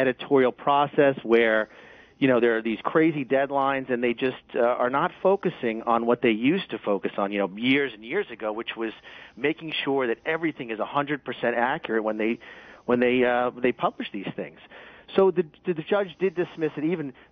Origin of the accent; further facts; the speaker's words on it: New Jersey, United States; No, I'm from New Jersey.